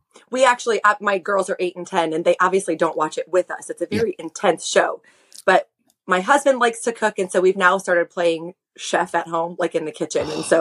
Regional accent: Michigan, United States; also born or lived in Chicago; I grew up in Michigan and then lived in Chicago suburbs myself.

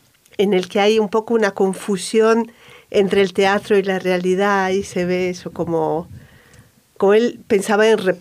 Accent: Rome, Lazio, Italy; Spanish is a second language; Si yo soy de Roma

